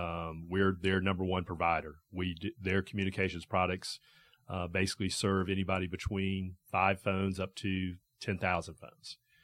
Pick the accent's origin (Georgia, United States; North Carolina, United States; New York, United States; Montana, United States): Georgia, United States; Atlanta; I grew up here, just south of here, actually, at Peachtree Hills.